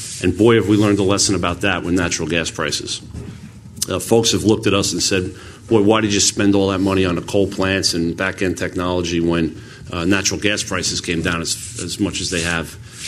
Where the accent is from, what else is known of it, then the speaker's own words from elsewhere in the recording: New Jersey, United States; you need to know that I'm from North Jersey, one town away from New York State.